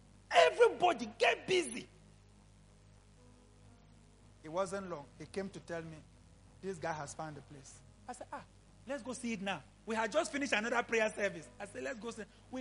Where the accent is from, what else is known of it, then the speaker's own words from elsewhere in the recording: Lida, Grodno Region, Belarus; I'm from Lida. I grew up here. This is maybe this is the area of my father, and there's my grandmother.